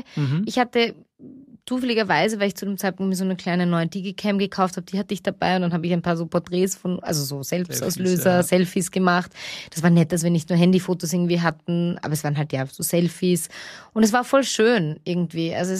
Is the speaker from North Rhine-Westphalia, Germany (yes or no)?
no; Baden-Württemberg, Germany; nicht nur als Schwabe